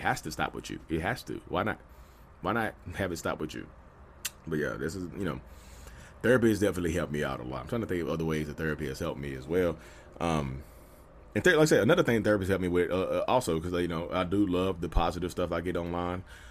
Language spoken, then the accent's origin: English; North Carolina, United States; You see my face, you know who I am. I'm from North Carolina. I'm a real estate agent.